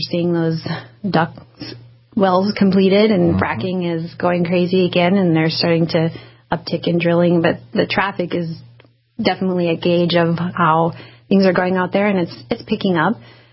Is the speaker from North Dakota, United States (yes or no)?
yes; Williston, North Dakota, United States; now in Fargo, United States; I grew up in Williston, even though I've lived in Fargo longer. It's still my home.